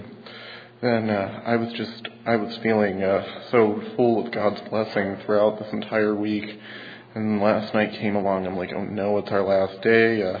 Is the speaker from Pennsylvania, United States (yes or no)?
yes; Mifflinburg, Pennsylvania, United States; I'm from Mifflinburg, Pennsylvania. It's about 2 hours from here.